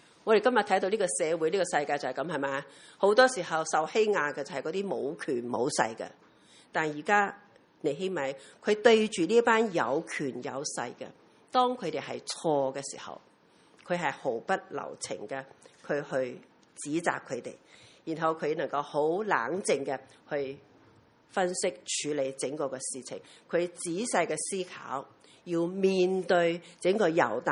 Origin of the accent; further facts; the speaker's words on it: Taiwan; now in Hong Kong; 因為我自己來自台灣，所以我比較留意台灣的消息